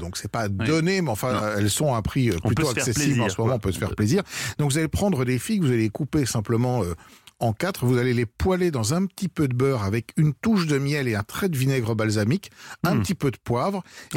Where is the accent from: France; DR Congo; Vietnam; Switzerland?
France